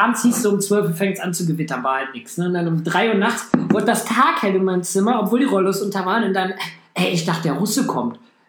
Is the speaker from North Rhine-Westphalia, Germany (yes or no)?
yes; Hamm, North Rhine-Westphalia, Germany; Die kommt ja aus meiner Heimatstadt.